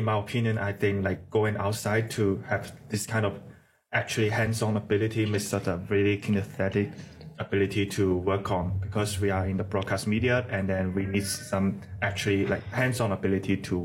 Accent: China; English is a second language; now in Canada; I'm from China.

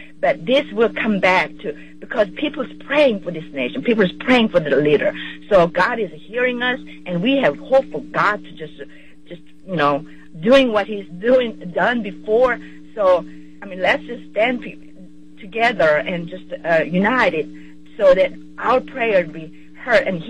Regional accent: South Korea; I'm from South Korea

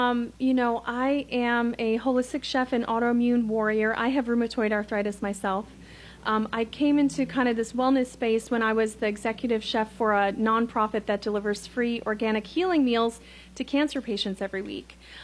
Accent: Chicago, Illinois, United States; But you know, I'm from Chicago originally. We've been here for 11 years.

